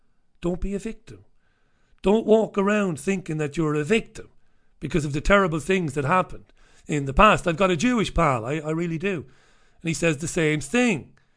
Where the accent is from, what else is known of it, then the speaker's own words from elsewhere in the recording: Ireland; now in United Kingdom; as an Irishman, because of what the Crown did to my country over the years and to my grandpappy and my great-grandpappy